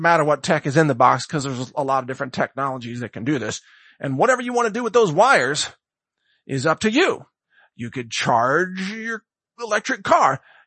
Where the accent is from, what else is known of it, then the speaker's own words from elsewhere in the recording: United States; And yes, for those of you in Canada, note that I use kilometers, even though I'm an American.